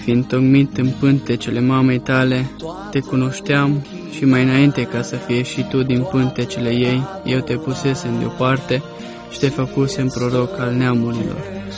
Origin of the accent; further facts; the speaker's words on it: Ciucea, Cluj County, Romania; Sunt din Ciucea, această localitate este din județul Cluj, care per cei care mă ascultă să-și dea seama unde este, acolo se găsește Muzeul Octavian Goga. M-am născut în anul 1987